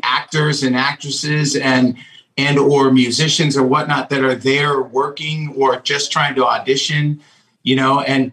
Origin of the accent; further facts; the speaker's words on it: Salem, United States; I grew up in Salem, right where you guys were, and I had a love for the arts.